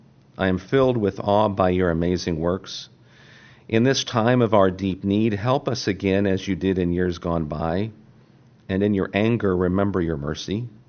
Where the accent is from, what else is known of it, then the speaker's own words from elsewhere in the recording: United States; Sometimes, and I'm sorry, as an American, sometimes we think we know it all, and we don't.